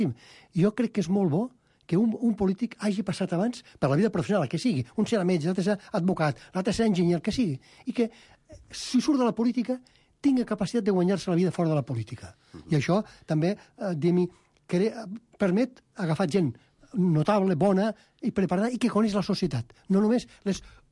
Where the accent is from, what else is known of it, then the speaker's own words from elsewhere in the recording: Tortosa, Catalonia, Spain; soc d'un poble al costat de Xerta, soc de Tortosa.